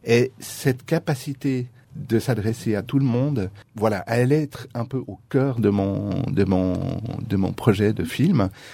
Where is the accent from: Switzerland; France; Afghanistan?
Switzerland; Non seulement je suis suisse